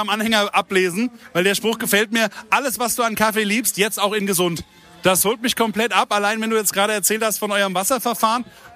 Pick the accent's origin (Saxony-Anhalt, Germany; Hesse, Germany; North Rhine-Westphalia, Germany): Hesse, Germany; man kriegt so de Pippes, wie man bei uns in Hessen sagt.